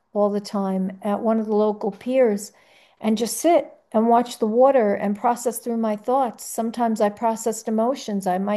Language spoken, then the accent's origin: English; United States; born there; My ancestral stuff is from here. It's not my true nature is not from Germany. I wasn't born there. I was born here.